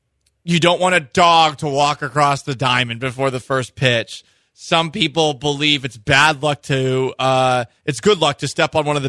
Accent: Boston, Massachusetts, United States; I always enjoyed, growing up in Boston, Nomar Garciaparra's obsessive compulsive routine as he stepped into the batter's box

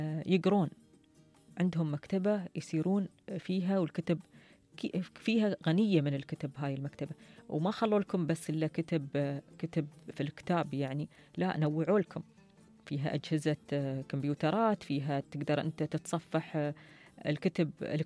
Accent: United Arab Emirates; نحن من كثر ما نحن متوالفين يعني هالإمارات، نحن شعب تلقى لك في رأس الخيمة عندك أهل، في الفجيرة عندك أهل، في أبوظبي عندك أهل

